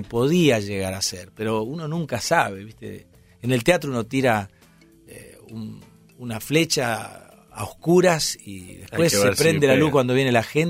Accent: Argentina; yo soy argentino

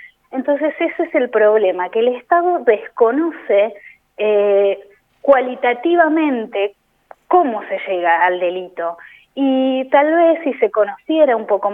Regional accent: Bahía Blanca, Buenos Aires Province, Argentina; yo soy de Bahía Blanca, que a pesar de que hay mucha pobreza, no se compara con las dimensiones de ustedes

